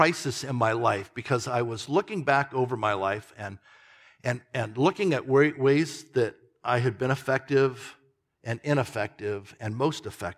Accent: Anaheim, California, United States; You know, I grew up in Anaheim, California, just blocks from Disneyland.

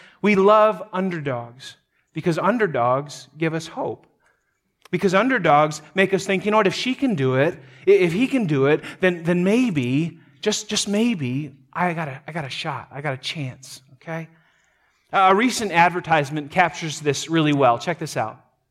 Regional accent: North Dakota, United States; I'm from North Dakota. And when you're from North Dakota, you get super excited when someone from your state gets noticed by someone from outside the state.

